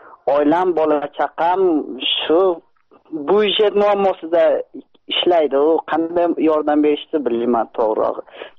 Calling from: Saint Petersburg, Russia; Sankt-Peterburgdan men telefon qilyapman.

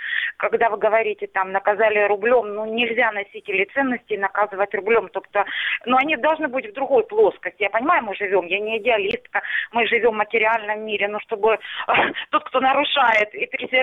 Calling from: Starobilsk, Luhansk Oblast, Ukraine; Здравствуйте, Луганщина, Стародельск.

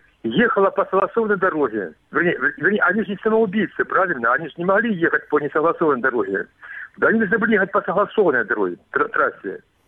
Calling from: Kramatorsk, Donetsk Oblast, Ukraine; Краматорск.

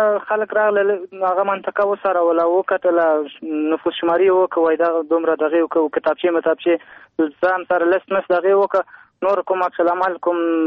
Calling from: Kabul, Afghanistan; د کابل ولایت برشناکوت څخه

